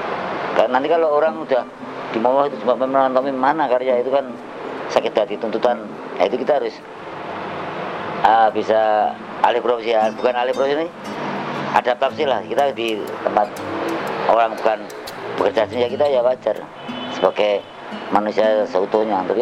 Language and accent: Indonesian; Yogyakarta, Special Region of Yogyakarta, Indonesia; Saya nyombongkan saya orang Jogja